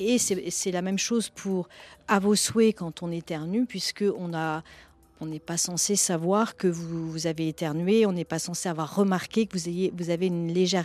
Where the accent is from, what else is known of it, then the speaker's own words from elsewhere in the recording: Paris, Île-de-France, France; Oui, mais je suis parisienne et sans doute au fond un petit peu snob